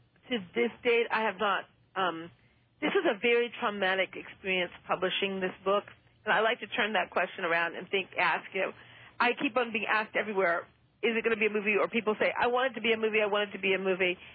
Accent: Detroit, Michigan, United States; I would say I was born in Detroit, Alabama, because the part of Detroit where I feel like I grew up, most of the people were first-generation Alabama immigrants

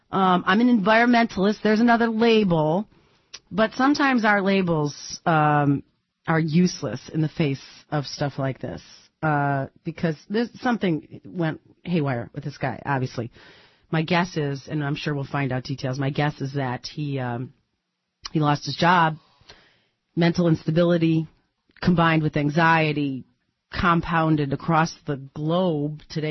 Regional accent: Detroit, Michigan, United States; I'm from Detroit. I'm proud of saying that, right?

